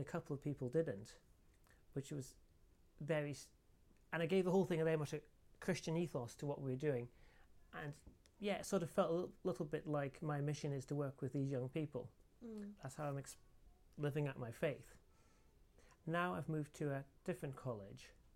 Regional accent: Aberdeen, Scotland, United Kingdom; north of Scotland, if I went to any kind of church event and it came out … I was from Aberdeen, then people would put two and two together

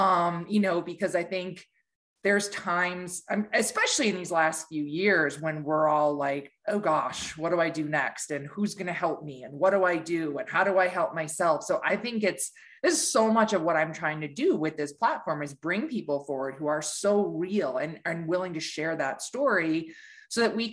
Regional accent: Ann Arbor, Michigan, United States; I came from Ann Arbor, Michigan, and I didn't know anybody in the industry.

